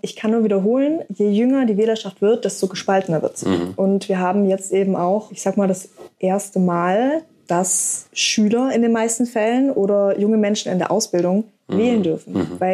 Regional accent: Baden-Württemberg, Germany; ich komme nicht nur aus der Gegend. Mein Vater schafft da und ich bin eingefleischter Heidenheim-Fan.

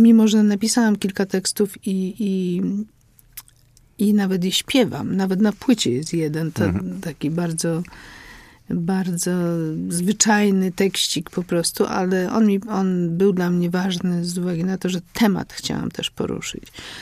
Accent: Poznań, Greater Poland Voivodeship, Poland; Poznań jest moim rodzinnym miastem po prostu. Tutaj się urodziłam, tutaj się kształtowałam, tu mam rodzinę, mam bliskich.

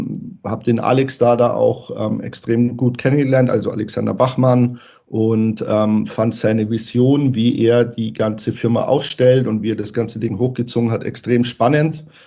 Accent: Bavaria, Germany; ansonsten bin ich Bayer durch und durch. Das hört man vielleicht ab und zu in der Sprachfärbung.

